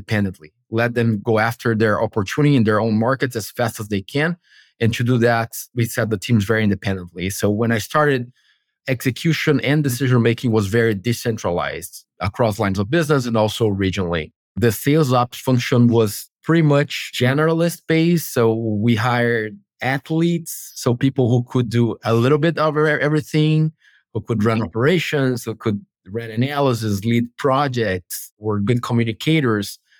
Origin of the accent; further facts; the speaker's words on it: Brazil; I'm from Brazil originally. I started in the São Paulo office, covering all of Latin America based in São Paulo.